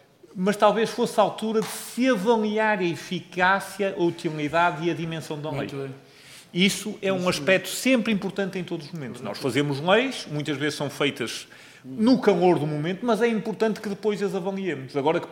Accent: Santa Maria da Feira, Aveiro, Portugal; eu sou da zona, sou de Santa Maria da Feira

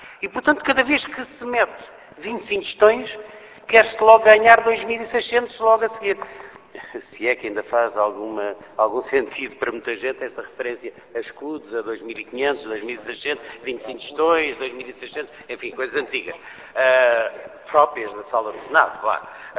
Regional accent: Lisbon, Portugal; Claro que eu, como sou de Lisboa, direi, bom, mas temos o Tejo, não é?

